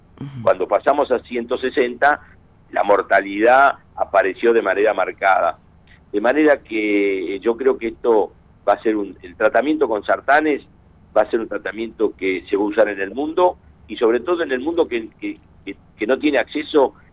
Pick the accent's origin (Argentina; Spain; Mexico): Argentina; General Roca, Río Negro; una radio de mi querido Río Negro. Yo me crié en Roca y Churichuel.